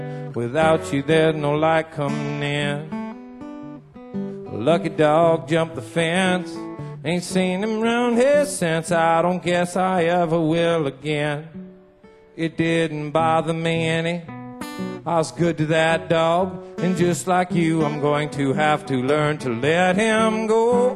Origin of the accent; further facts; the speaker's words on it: Portland, Oregon, United States; It's about a rock and roll band from my hometown of Portland, Oregon.